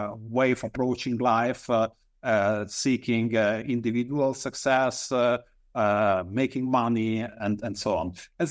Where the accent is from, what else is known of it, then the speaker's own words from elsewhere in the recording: Italy; English is a second language; when I grew up in Italy, I had contact with the entire spectrum of the socioeconomic variation.